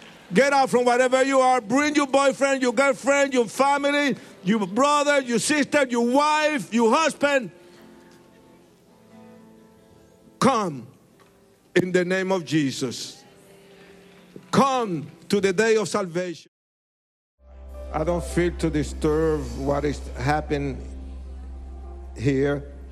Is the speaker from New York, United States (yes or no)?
yes; New York, United States; now in Colorado Springs, United States; and I'm a New Yorker, really, regardless if I live in Colorado Springs.